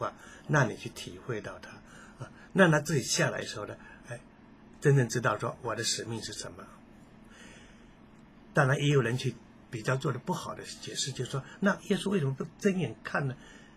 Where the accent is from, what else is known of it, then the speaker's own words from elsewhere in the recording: China; 你看我们中国人很奇怪哦，哈